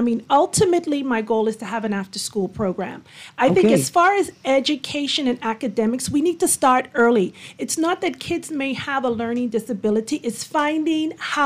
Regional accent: Bahamas; Well, born and raised in the Bahamas

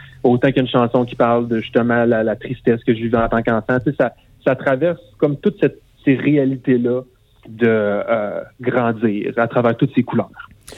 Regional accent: Plessisville, Quebec, Canada; le projet s'est inspiré par ma ville natale de Plessisville et par mon expérience en tant que jeune homosexuel en région

